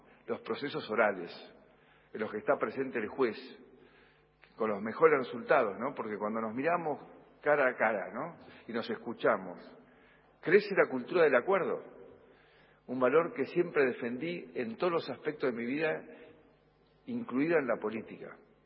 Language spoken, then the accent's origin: Spanish; Argentina; como justicia y como argentinos en la resolución de nuestros problemas.